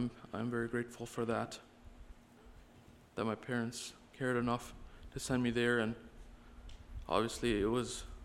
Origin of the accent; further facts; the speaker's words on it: Leamington, Ontario, Canada; I'm 28 years old, born and raised in Leamington, Ontario.